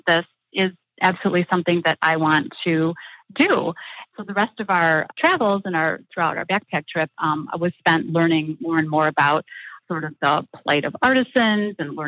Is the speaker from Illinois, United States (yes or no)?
yes; Chicago, Illinois, United States; I don't know if there's like one specific moment growing up, but I'm from the Midwest. I grew up in the Chicago area and was always very curious as a child.